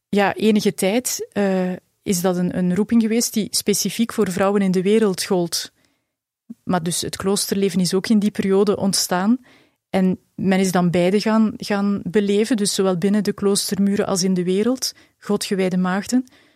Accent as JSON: {"language": "Dutch", "town": "Halle", "region": "Flemish Brabant", "country": "Belgium", "tie": "born there", "said": "Ik ben geboren in Halle en ik woon in het Pajottenland, in Galmaarden."}